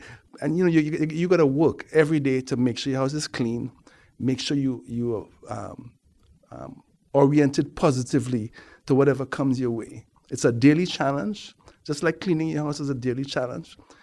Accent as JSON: {"language": "English", "region": "Port of Spain", "country": "Trinidad & Tobago", "tie": "born or raised there", "said": "But I grew up in George Street in Port of Spain, which is actually sort of like the hub of concentrated poverty in Port of Spain."}